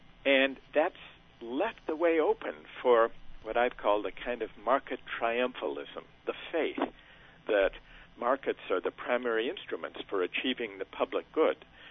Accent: Minneapolis, Minnesota, United States; I grew up in the Midwest in Minneapolis, was a Minnesota Twins fan, and would go to the ballpark.

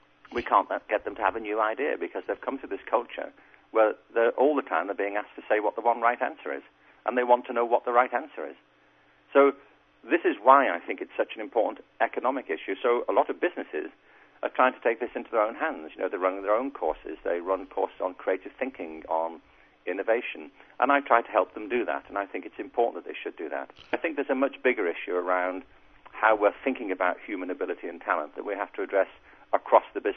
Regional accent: Liverpool, North West England, United Kingdom; I grew up in Liverpool in England.

